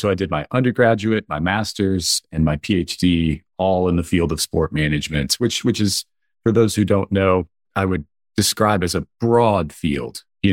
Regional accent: Tampa, Florida, United States; I'm from the Tampa Bay area in Florida, and I used to write letters to the general manager of the Buccaneers to tell him my ideas.

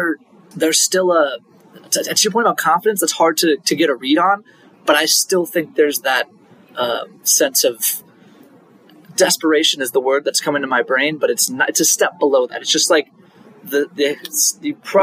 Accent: Cleveland, Ohio, United States; So I grew up in Cleveland for the most part. I graduated from Willoughby South High School. I went to Ohio University.

